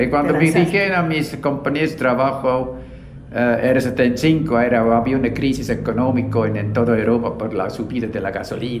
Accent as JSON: {"language": "Spanish", "country": "Switzerland", "moved": "yes", "lives_now": "Bolivia", "said": "Soy originario de Suiza, pero vivo muchos años en Bolivia. Me he casado aquí, tengo familia aquí, o tenía."}